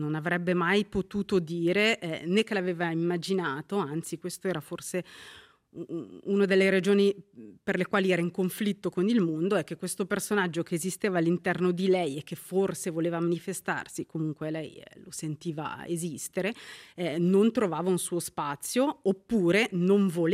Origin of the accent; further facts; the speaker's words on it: Ticino, Switzerland; io sono cresciuta in Valle Maggia, ma ci ho anche lavorato, ho fatto la capraia in Val Bavona.